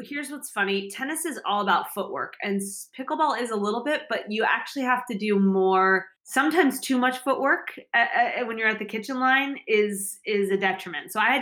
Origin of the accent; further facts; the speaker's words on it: Kansas City, Missouri, United States; I'm from Kansas City originally, and I know that the club my parents belong to, they've put in courts.